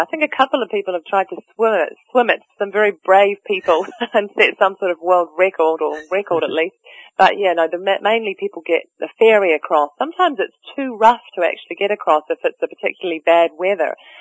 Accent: Auckland, New Zealand; I'm from Auckland, which is in the North Island. It's sort of near the top of the North Island, but it's on an isthmus

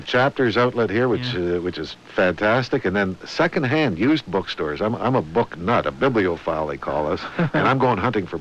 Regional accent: Toronto, Ontario, Canada; now I'm from Toronto, you're from Montreal here

